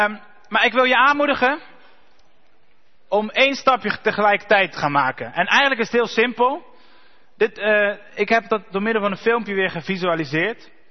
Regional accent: Netherlands; Omdat wij als Nederlanders, wij zeiken liever iemand af.

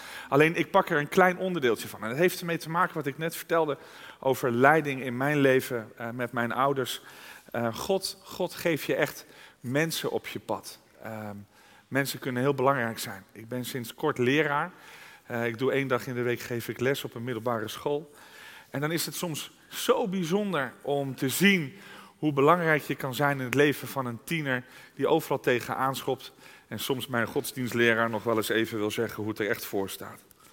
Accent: Zaandam, North Holland, Netherlands; born there; Ik ben geboren in Zaandam.

